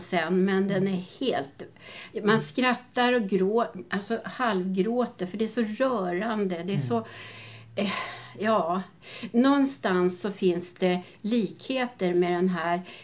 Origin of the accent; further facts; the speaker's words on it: Gävleborg County, Sweden; Och vi kommer ju från Hälsingland.